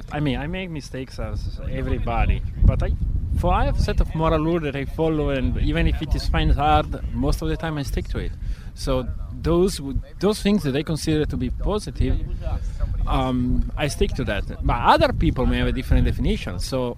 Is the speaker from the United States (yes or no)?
no; Italy; I'm from Italy.